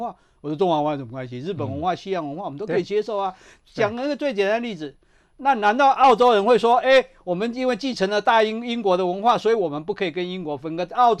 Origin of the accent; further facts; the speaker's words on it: Taiwan; 就算我们台湾人好了，我们也不纯粹是华人或者汉人的后代， 对不对？我们是母系是南岛人嘛，父系才是汉人嘛